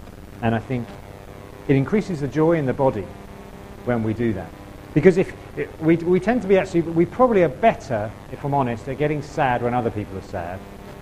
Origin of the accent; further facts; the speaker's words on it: England, United Kingdom; we're very English and we're quite reserved